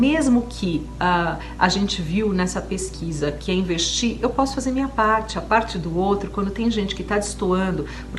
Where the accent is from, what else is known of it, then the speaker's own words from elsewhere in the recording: Brazil; moved away; e eu, que venho do Brasil, tenho vínculos no Brasil, né?